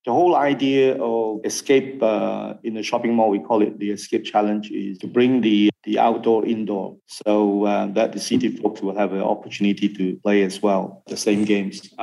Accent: Malaysia; now in Dubai, United Arab Emirates; So what's important is, I think the understanding as a Malaysian, the understanding of world class

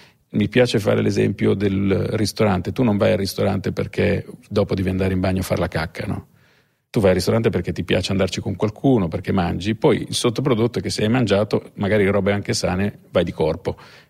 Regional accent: Ravenna, Emilia-Romagna, Italy; born there

